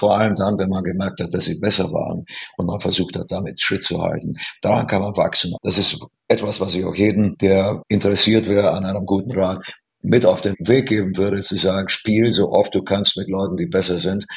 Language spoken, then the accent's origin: German; Romania; now in Germany; Es ist meine alte Heimat, nur inzwischen viele Jahre mehr als in Rumänien lebe ich ja in Deutschland und das ist eigentlich jetzt so mein Zuhause und ich bin hier lange schon angekommen